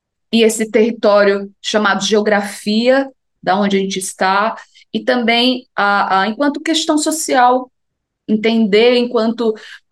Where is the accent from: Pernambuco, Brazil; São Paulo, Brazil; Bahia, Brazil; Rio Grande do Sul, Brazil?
Bahia, Brazil; Paulo Afonso; Eu sou nordestina, eu sou baiana de Paulo Afonso.